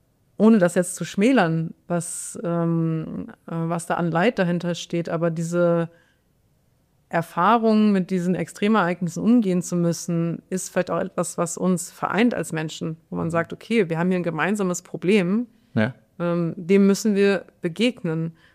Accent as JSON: {"language": "German", "region": "Bremen", "country": "Germany", "said": "ich komme aus Bremen, aber an der Grenze zu Niedersachsen"}